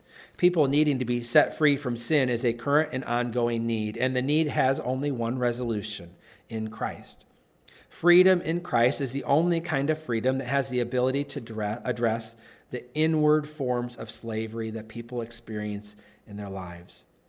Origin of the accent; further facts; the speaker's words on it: United States; As an American, I have freedom of speech